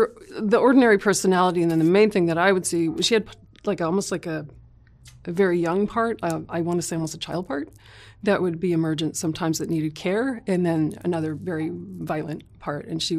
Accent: Nashua, New Hampshire, United States; now in Alaska, United States; Yeah, I grew up in New Hampshire, southern New Hampshire, Nashua.

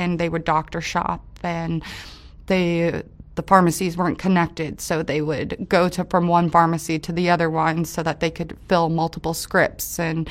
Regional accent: West Palm Beach, Florida, United States; I am from West Palm Beach, Florida, born and raised my whole life there.

